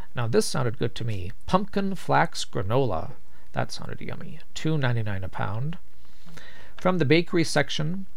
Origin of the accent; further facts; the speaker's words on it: Corpus Christi, Texas, United States; born there; Now, I was born in Corpus Christi, Texas, so we had whoopie pies where I grew up.